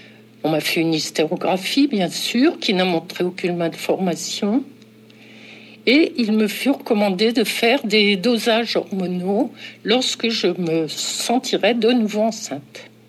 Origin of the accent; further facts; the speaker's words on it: Grand Est, France; born there; Je suis née en Champagne, dans une famille bourgeoise de petits industriels, et je suis l'aînée de 5 enfants qui sont nés entre 1939 et 1954.